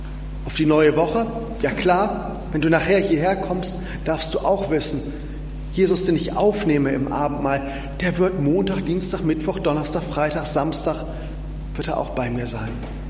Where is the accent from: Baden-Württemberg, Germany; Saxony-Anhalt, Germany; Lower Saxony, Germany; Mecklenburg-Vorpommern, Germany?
Lower Saxony, Germany; Schwanewede; ich komme aus Schwanewede, nicht weit weg von hier